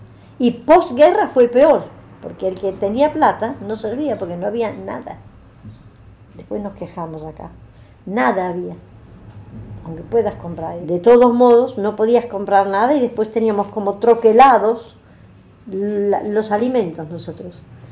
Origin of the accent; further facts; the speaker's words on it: Germany; Spanish is a second language; now in Buenos Aires, Argentina; El 27 de septiembre vinimos en el año 48 acá. 21 días el viaje vine yo de Alemania 48 acá. A Buenos Aires, porque tenía tíos abuelos de mi mamá.